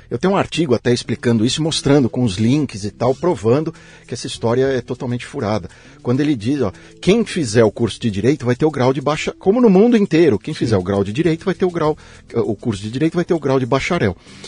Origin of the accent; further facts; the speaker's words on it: São Paulo, Brazil; born there; Nasci aqui em São Paulo.